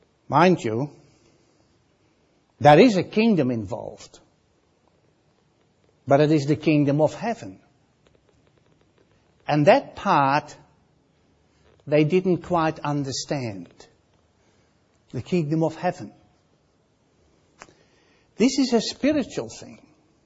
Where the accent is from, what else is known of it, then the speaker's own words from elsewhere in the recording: Netherlands; accent: Dutch; English is a second language; Instead, you have to put up with me in my Dutch accent.